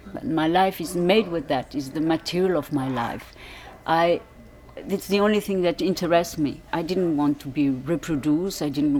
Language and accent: English; Connecticut, United States; born there; Well, you know, I was born in the States.